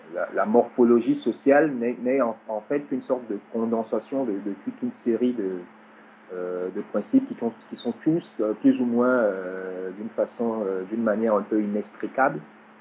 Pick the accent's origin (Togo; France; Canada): Togo; je suis togolais.